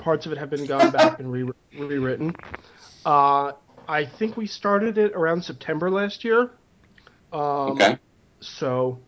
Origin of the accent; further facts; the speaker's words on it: Boston, Massachusetts, United States; So let's see. I grew up in Boston.